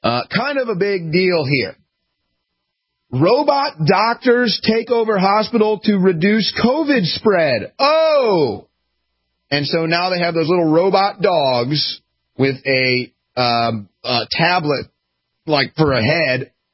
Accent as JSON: {"language": "English", "region": "Missouri", "country": "United States", "said": "And we were like, yeah, we're from Missouri."}